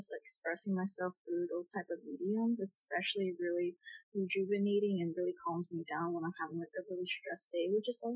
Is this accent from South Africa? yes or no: no; Brooklyn, New York, United States; I grew up in Brooklyn and I'm 19 years old.